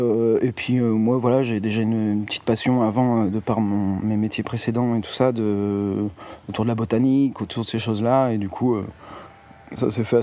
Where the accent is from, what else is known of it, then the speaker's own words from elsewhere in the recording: Hauts-de-France, France; now in Camarès, France; Alors moi, déjà, je suis du Nord-Pas-de-Calais. Et je suis arrivé ici en 2016, à Camarès.